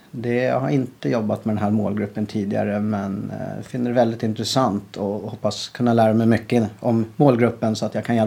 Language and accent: Swedish; Stockholm, Stockholm County, Sweden; now in Enköping, Sweden; Privatpersonen är en 44-årig kille som är född och uppvuxen i Stockholm, flyttade till Enköping för 12 år sedan drygt.